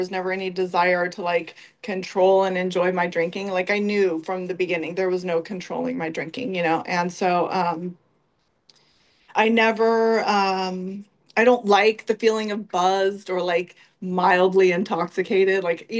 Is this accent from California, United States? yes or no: yes; Santa Ana, California, United States; I grew up in Orange County, in the beautiful city of Santa Ana.